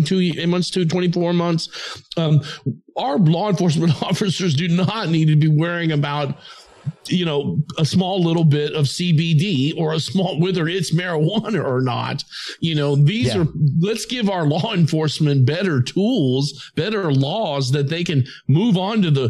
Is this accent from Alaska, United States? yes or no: no; Austin, Texas, United States; when I was young and growing up in South Austin